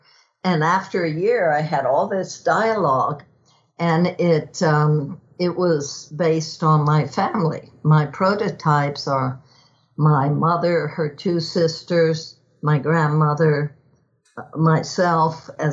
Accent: Texas, United States; It was so growing up in Texas, where you are now.

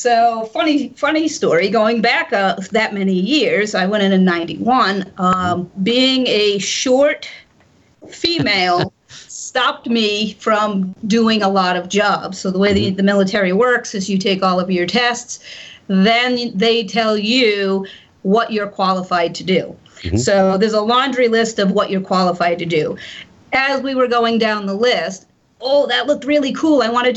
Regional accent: Millville, Massachusetts, United States; I grew up in a really small town in Massachusetts called Millville, so small that it's actually combined with the neighboring town to form a high school.

